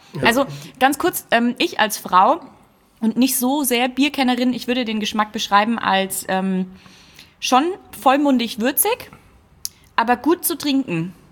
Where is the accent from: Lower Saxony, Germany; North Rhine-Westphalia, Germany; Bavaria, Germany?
Bavaria, Germany; Nuremberg; ich bin ein waschechter Franke